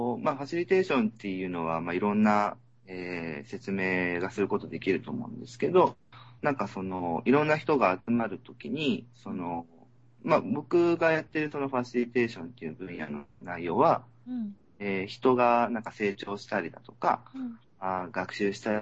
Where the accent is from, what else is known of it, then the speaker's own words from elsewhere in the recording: Sapporo, Hokkaido, Japan; also born or lived in Tomakomai; 僕もともと、生まれは苫小牧なんですけど、育ちは札幌で、札幌にずっと長いこと、3年ぐらい前までいたんですけど